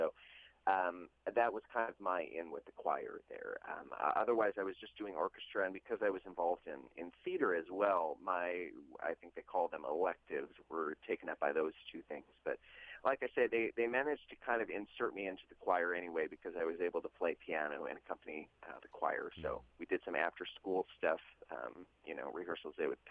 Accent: Racine, Wisconsin, United States; And it was just a really great time to be growing up in Racine, Wisconsin, I think.

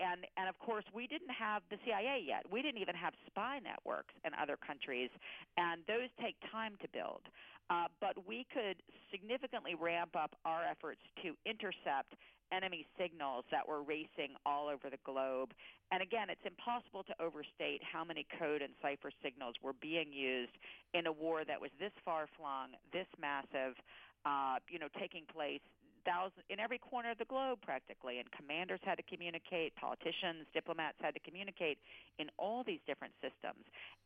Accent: Washington, District of Columbia, United States; But I'm from Washington, D.C. I'm very familiar with the way that agencies compete with each other for appropriations, for glory.

